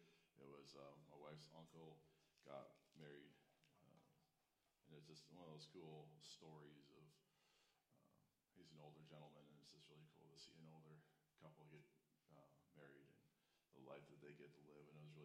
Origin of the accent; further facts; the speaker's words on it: Alaska, United States; But, when you're born and raised in Alaska, 80 degrees is really hot.